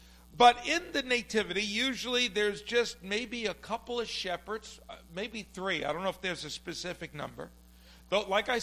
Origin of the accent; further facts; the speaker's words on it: Bronx, New York, United States; I still think about the memories of when I was raised in the Bronx at my grandmother's table